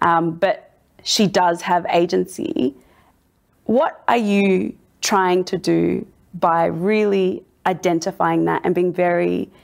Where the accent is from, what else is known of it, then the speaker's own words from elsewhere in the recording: Australia; as a person who's born and raised in Australia, a settler colonial nation, a British colony, the child of refugees who arrived from Eritrea